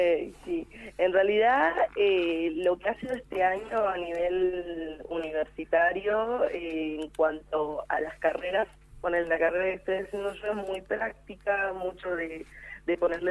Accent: Ingeniero Jacobacci, Río Negro, Argentina; also born or lived in Tucumán; pero nací en Tucumán. Pero nada, mi corazón y yo sé que soy de Jacobacci porque viví toda mi vida y porque siento, si hay un lugar donde me gustaría representar es Jaco realmente.

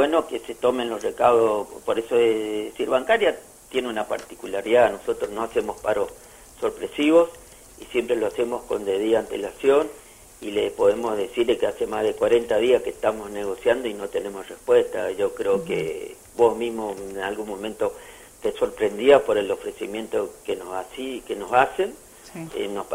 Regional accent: Alvear, Corrientes, Argentina; yo también quiero mucho la costa de Uruguay, ya que soy de Alvear.

